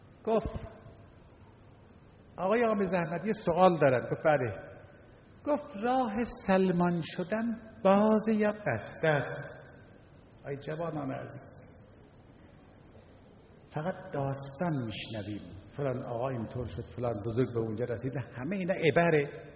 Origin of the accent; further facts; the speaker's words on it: Tehran, Tehran Province, Iran; من خودم اصلا در امیریه بزرگ شدم، در عالم بچه جوانی.